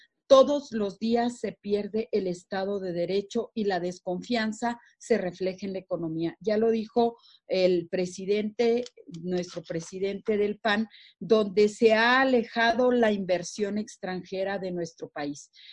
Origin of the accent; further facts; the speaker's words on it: Mexico; que vengan a decirle al presidente lo que como mexicanos necesitamos en esta paquete económico para 2021.